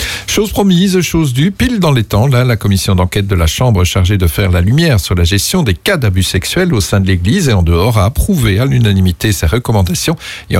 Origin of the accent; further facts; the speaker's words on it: United States; Chez nous, aux États-Unis, par contre, on se croirait revenu au temps du non à la guerre au Vietnam